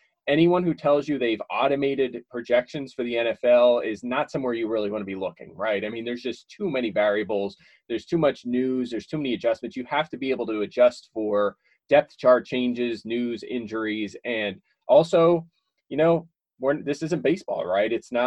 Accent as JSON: {"language": "English", "town": "Philadelphia", "region": "Pennsylvania", "country": "United States", "tie": "born or raised there", "said": "I'm an Eagles fan. I grew up in Philadelphia."}